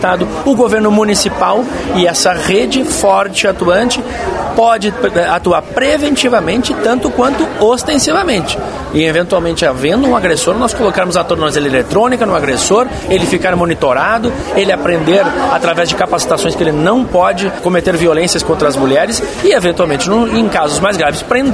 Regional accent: Vacaria, Rio Grande do Sul, Brazil; Porque eu sou de Vacaria, sou aqui do lado, sou vizinho

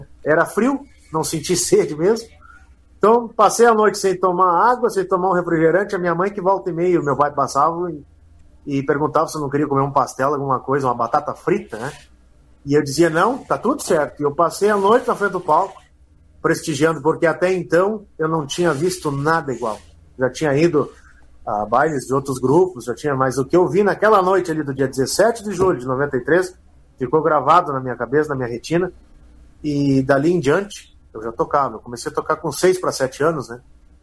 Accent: Montenegro, Rio Grande do Sul, Brazil; Eles vieram tocar na minha terra, ali em Montenegro, e nós fomos no baile. Na época eu tinha 10 anos, porque eu sou de setembro, né?

